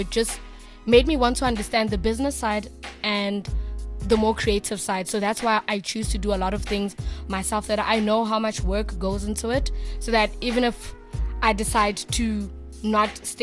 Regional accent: Limpopo, South Africa; now in Johannesburg, South Africa; I was born in Limpopo and I was raised in Johannesburg

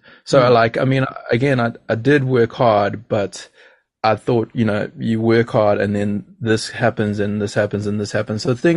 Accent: Durban, KwaZulu-Natal, South Africa; But growing up where I grew up in Durban.

